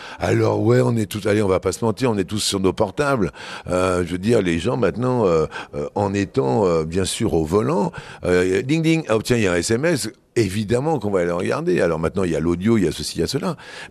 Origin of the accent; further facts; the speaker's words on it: Toulouse, Occitanie, France; puisque je suis Toulousain pur souche.